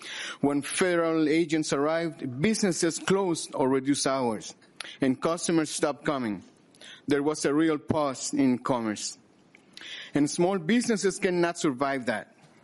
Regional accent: Chile; now in Willmar, United States; I live in Wilmer. I'm originally from Chile, and I've been in Minnesota since 2017.

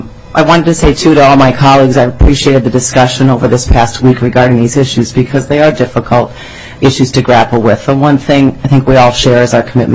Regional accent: Red Wing, Minnesota, United States; I moved back from Eden Prairie to my hometown of Red Wing

